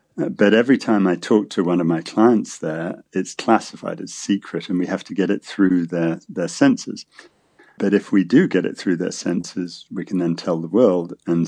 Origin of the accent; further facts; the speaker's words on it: United Kingdom; also born or lived in United States; While I am British, I'm also American